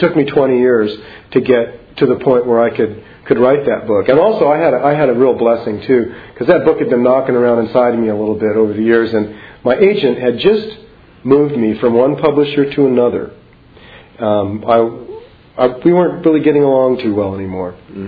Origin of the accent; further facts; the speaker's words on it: California, United States; So my 1968... as a 14-year-old growing up in Orange County was a year of staggeringly big characters and events to me.